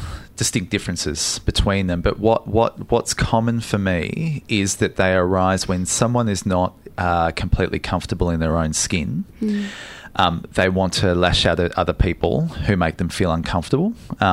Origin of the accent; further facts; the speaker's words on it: Geelong, Victoria, Australia; Growing up in Geelong...